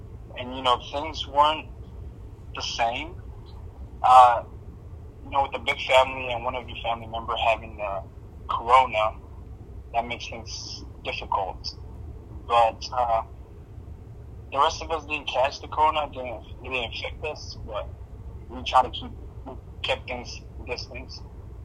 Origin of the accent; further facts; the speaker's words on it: Somalia; also born or lived in Texas; now in Minnesota, United States; I'm from Somalia, and well, I lived in Texas for 12 years. I just moved down to Minnesota last summer. So I'm just came from Texas last summer, last summer.